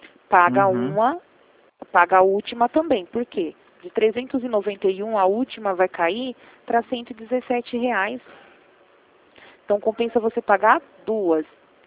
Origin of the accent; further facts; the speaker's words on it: Rio Claro, São Paulo, Brazil; eu sou daqui de Rio Claro mesmo.